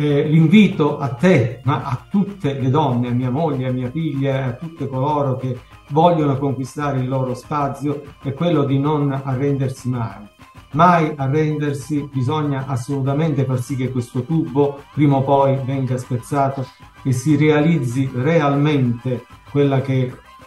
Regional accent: Lauria, Basilicata, Italy; anche dalle nostre parti, al sud, anche qui nella mia Lauria

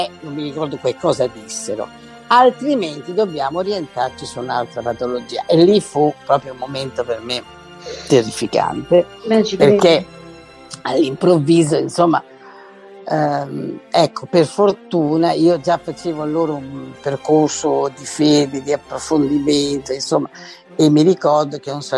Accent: Rome, Lazio, Italy; moved away as an adult; Io sono nata a Roma, ho abitato a Roma fino all'età di 29 anni.

